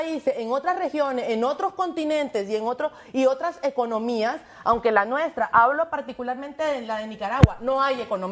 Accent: Venezuela; Soy venezolana y veo las encuestas y hablo con mi gente todos los días.

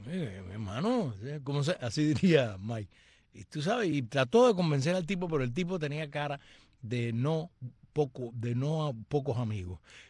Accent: Cuba; cubana para el bien y no para el mal

